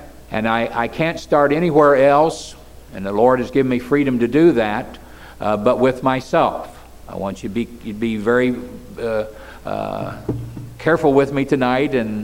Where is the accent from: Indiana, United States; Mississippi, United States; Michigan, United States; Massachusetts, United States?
Indiana, United States; Fillmore; born there; But I was born in a house outside of Fillmore, Indiana, and I was literally born in the house.